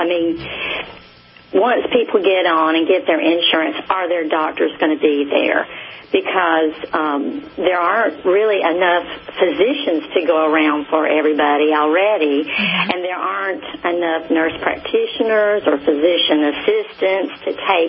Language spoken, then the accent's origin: English; Georgia, United States; my family is from England. Although I'm from South Georgia, most of my family is in England.